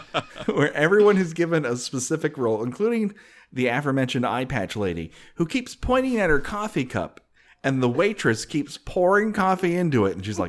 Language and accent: English; Canada; I'm Canadian. What do I know?